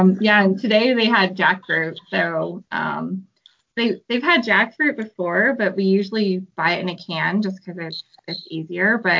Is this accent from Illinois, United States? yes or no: no; Washington, United States; I'm from Washington State, and my mom sends them to me every year